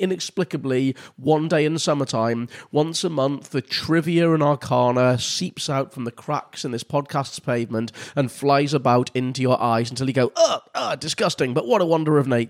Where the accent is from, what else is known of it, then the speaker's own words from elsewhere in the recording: United Kingdom; But because we're British, it's still sort of gently tutting behind a copy of The Guardian time